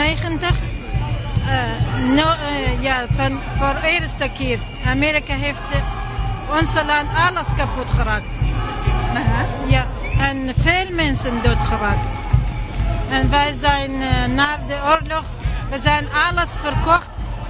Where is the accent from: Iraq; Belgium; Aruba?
Iraq; Dutch is a second language; now in Amsterdam, Netherlands; Ik woon in Amsterdam en ik kom zelf ook uit Irak.